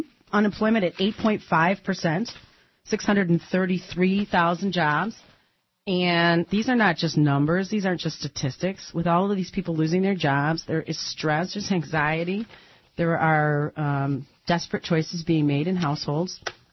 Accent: Detroit, Michigan, United States; I'm from Detroit. I'm proud of saying that, right?

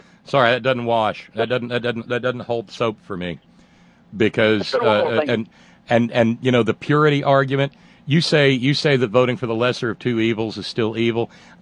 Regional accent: United States; because it hurts my spirit as an American to just walk away from an election.

